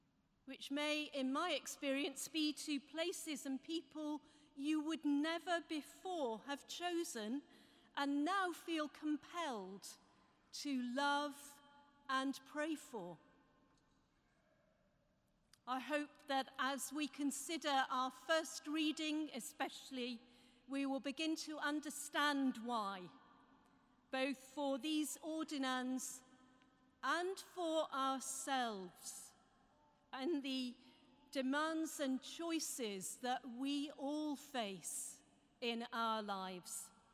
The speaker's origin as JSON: {"language": "English", "town": "Durham", "region": "North East England", "country": "United Kingdom", "tie": "born or raised there", "said": "the stream of pilgrims in my hometown of Durham"}